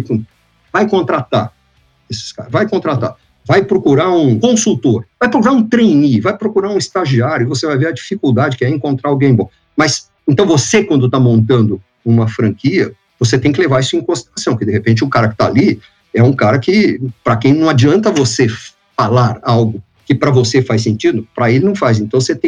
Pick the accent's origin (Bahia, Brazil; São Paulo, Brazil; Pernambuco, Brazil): São Paulo, Brazil; Santos; mas não rodariam em Santos, que é a minha terra natal.